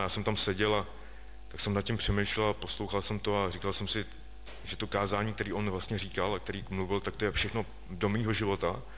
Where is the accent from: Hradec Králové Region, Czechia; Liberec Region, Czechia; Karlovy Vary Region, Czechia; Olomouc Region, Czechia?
Karlovy Vary Region, Czechia; Karlovy Vary; A já pocházím z Karlových Varů, kde byly drogy celkem velký problém